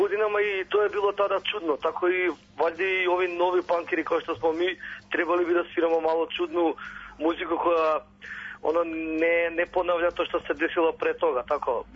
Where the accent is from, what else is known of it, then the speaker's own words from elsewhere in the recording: North Macedonia; I mi smo iz Makedonije, malo smo stariji.